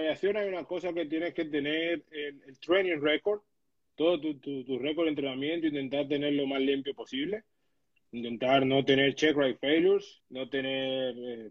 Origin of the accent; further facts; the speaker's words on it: Madrid, Community of Madrid, Spain; como me crié en España, iba 2 o 3 veces al año a Dominicana, de Madrid